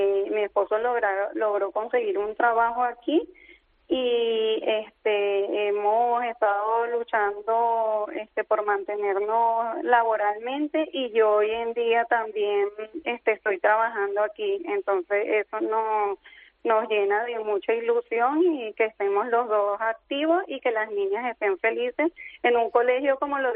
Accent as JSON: {"language": "Spanish", "country": "Venezuela", "moved": "yes", "lives_now": "Spain", "said": "Nosotros salimos de Venezuela, llegamos a Madrid y al ser un cambio de la ciudad a la parte rural"}